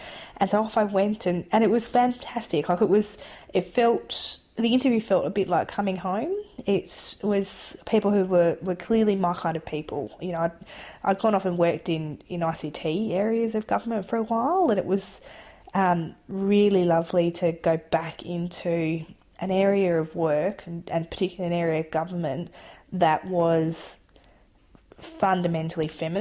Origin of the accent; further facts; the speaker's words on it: Salisbury, South Australia, Australia; I was born in 1982, and I grew up in the northern suburbs of Adelaide. I was born in Gawler, but then grew up primarily in Salisbury, and went to Salisbury Primary School and Chepps Cross Girls High School.